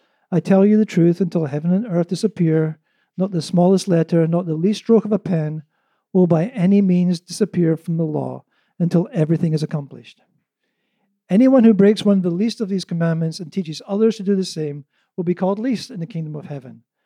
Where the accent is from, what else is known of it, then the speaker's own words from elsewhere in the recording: Canada; now in Antalya, Turkey; Living in Antalya doesn't mean I stop being Canadian or British. Now, thankfully, those two loyalties, Canada and Britain, have never clashed, at least not yet.